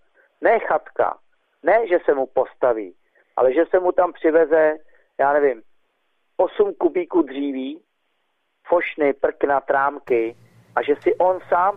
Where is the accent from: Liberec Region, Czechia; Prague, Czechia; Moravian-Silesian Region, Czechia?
Prague, Czechia; aký som já Pražák